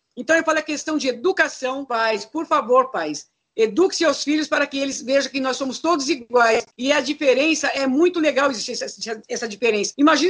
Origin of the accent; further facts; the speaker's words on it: São Paulo, Brazil; eu sou de São Paulo